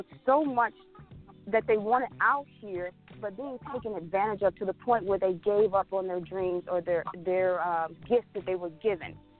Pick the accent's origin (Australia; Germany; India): Germany; Frankfurt, Hesse; now in United States; I started in this industry very, very young as a model over in Europe. I'm from Frankfurt, Germany. I was a model for Benetton.